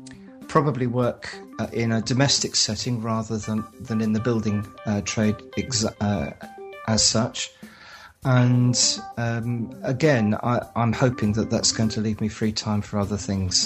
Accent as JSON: {"language": "English", "town": "Bedford", "region": "East of England", "country": "United Kingdom", "said": "I come from Bedford"}